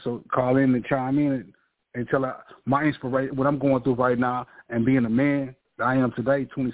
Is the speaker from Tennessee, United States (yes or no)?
no; St. Louis, Missouri, United States; I'm originally from St. Louis, Missouri, man.